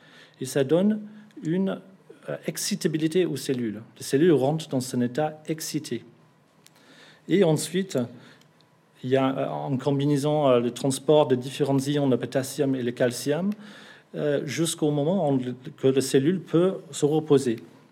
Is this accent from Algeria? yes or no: no; England, United Kingdom; French is a second language; Je suis anglais, alors je bois beaucoup de lait